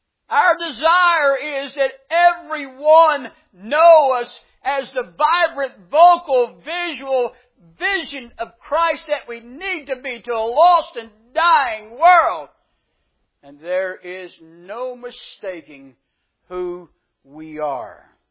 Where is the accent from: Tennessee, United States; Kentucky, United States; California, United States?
Tennessee, United States; I'm from East Tennessee. East Tennessee, they find a reason to throw up anything to have church in.